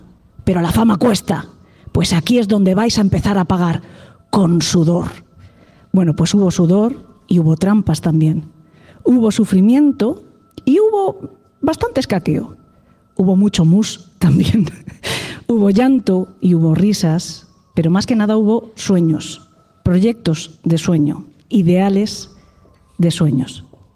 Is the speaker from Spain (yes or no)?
yes; Alicante, Valencian Community, Spain; sino porque venimos de Valencia. Venimos de Valencia. Yo vengo de Alicante, Salva de allí, de Valencia